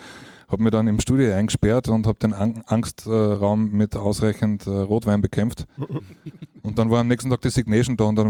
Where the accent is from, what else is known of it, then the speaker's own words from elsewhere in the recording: Steyr, Upper Austria, Austria; er war damals in Steyr, da wo ich herkomme